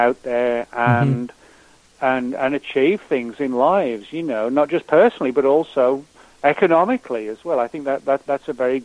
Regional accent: England, United Kingdom; moved away as an adult; now in United States; you can obviously tell from my voice, you know, I'm originally from England, you know. Mm-hmm. And, you know, I grew up in England as a kid and teenager and through my 20s before I moved over here.

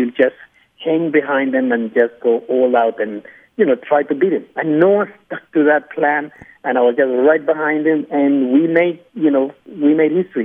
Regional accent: Kenya; English is a second language; moved away as an adult; I went to university there. English was not a problem. But the thing is that for me, it was not an easy thing. I mean, it wasn't hard to leave Kenya because I had already built this thing in my mind.

